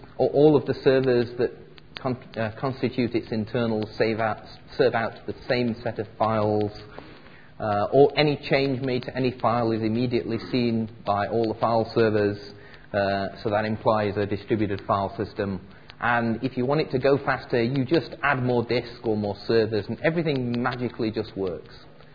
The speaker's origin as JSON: {"language": "English", "region": "England", "country": "United Kingdom", "said": "I'm actually from England, and like most English people, I don't even speak one language terribly well."}